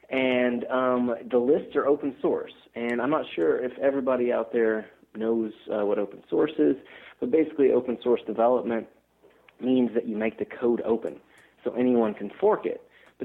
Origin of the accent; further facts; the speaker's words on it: Kentucky, United States; now in Bonn, Germany; I'm originally from Kentucky, so not too far away from where you guys are in Chicago. Mm-hmm. I now work at a company that's based in Germany. Actually, I'm calling you today from Bonn.